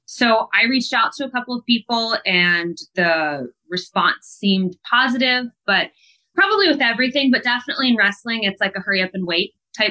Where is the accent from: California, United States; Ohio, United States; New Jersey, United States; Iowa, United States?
Ohio, United States; Columbus; I saw that AEW was coming to Columbus, which is my hometown.